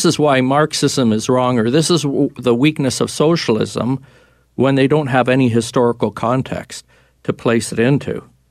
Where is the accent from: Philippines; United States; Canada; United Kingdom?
Canada; And I'm from Canada, so I'm well familiar with the healthcare system there.